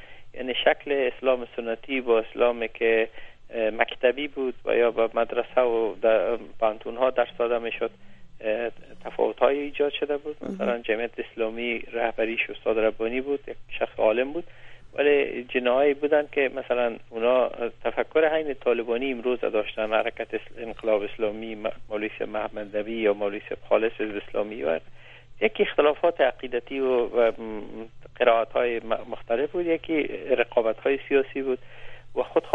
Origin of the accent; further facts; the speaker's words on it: Afghanistan; برخلاف مثلا در افغانستان یک قوم پشتون ها هستن که خود من پشتون هستم